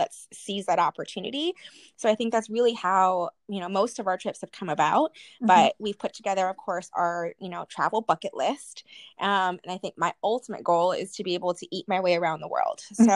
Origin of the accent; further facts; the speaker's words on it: Hawaii, United States; I think growing up in Hawaii, especially like Tahiti, Bora Bora, these beautiful islands, I would like to get there one day.